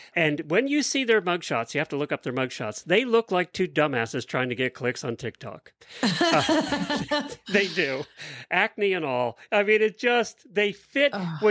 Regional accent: Ocala, Florida, United States; I'm so proud of my hometown right now.

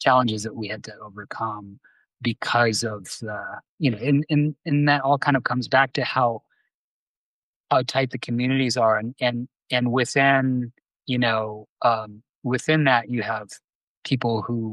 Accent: Alaska, United States; You know, I was born and raised in Alaska. Spent most of my formative years there

